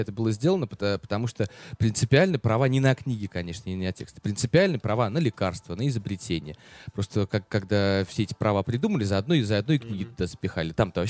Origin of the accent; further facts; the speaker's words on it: Saint Petersburg, Russia; у меня все бабушки блокаду здесь пережили. Я с детства слушал все эти разговоры и рассказы. И, конечно, как любой петербуржец